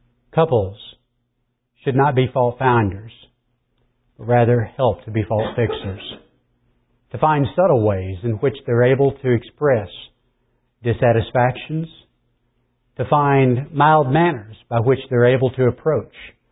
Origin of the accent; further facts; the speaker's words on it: Paoli, Indiana, United States; Dawn lived in French Lick, Indiana, and I was from Paoli